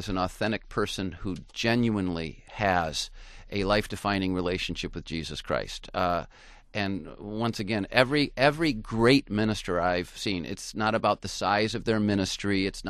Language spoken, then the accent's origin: English; Union Lake, Michigan, United States; I am a proud part of the Michigan family. Was born and raised in Michigan. As you mentioned in the introduction, grew up in Union Lake.